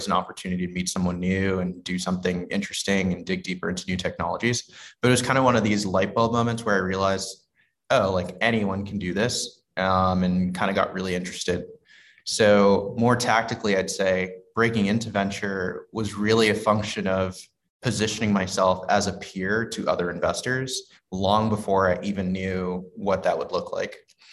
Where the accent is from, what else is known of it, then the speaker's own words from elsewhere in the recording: New York City, New York, United States; I grew up in the Bronx in New York, so it's kind of coming full circle, joining Primary.